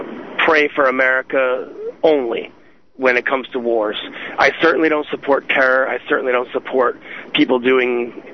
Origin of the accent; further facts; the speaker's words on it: United States; And I don't believe that makes me un-American, because I'm a very much American.